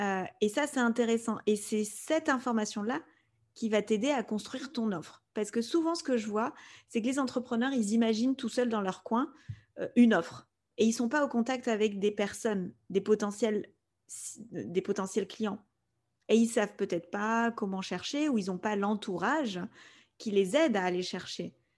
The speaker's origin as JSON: {"language": "French", "country": "Spain", "tie": "born or raised there", "first_language": "Spanish", "second_language": "French", "said": "avec mon frère, on a grandi en Espagne, donc l'espagnol, c'est notre langue maternelle"}